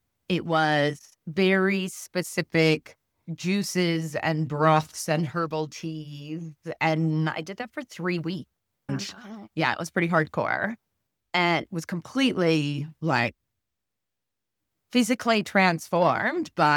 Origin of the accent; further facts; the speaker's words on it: California, United States; I'm born and raised in California in the 70s. I grew up with scientific parents, but a lot of hippies around San Francisco in the 70s.